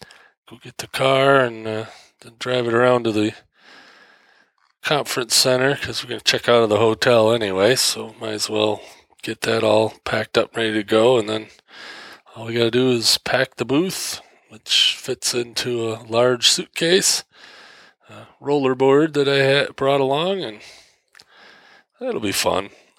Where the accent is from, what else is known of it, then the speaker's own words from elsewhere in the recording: Michigan, United States; Interesting that the first conference I go to as a full-time employee is right here in my home state.